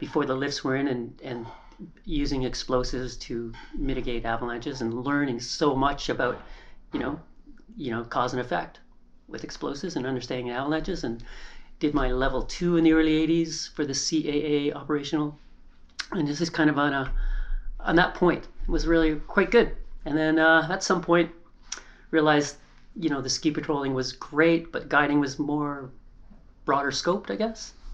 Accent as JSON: {"language": "English", "town": "Toronto", "region": "Ontario", "country": "Canada", "tie": "born or raised there", "said": "Yeah, I grew up in Toronto in the quite a while ago with eight kids in my family"}